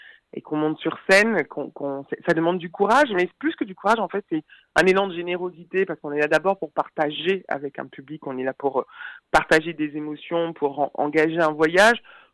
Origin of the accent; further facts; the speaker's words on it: French Antilles, France; pour une femme comme moi, pour une femme des Antilles, donc de la périphérie. Quand on est français et que vous êtes antillais, on ne vous considère pas tout à fait comme français.